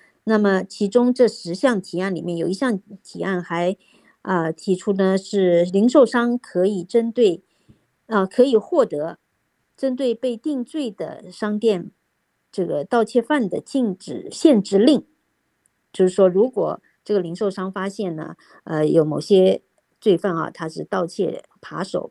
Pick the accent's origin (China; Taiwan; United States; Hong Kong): United States; 经济问题是我们美国人在十一月大选前最关心的议题啊